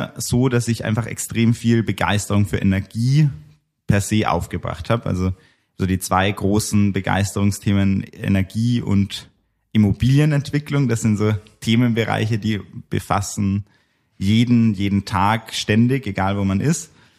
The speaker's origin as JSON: {"language": "German", "region": "Vienna", "country": "Austria", "tie": "born or raised there", "said": "Und persönlich bin ich ursprünglich Österreicher, in Wien aufgewachsen, aber auch sehr viel Zeit am Bauernhof in der Steiermark verbracht."}